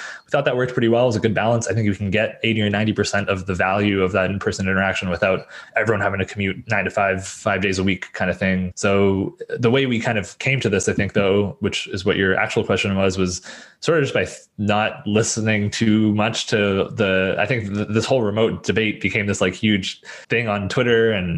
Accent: Canada; now in United States; growing up in Canada and having done 18 or so of those winters

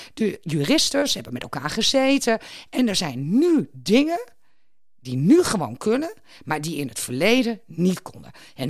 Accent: Leek, Groningen, Netherlands; ik kom uit Leek.

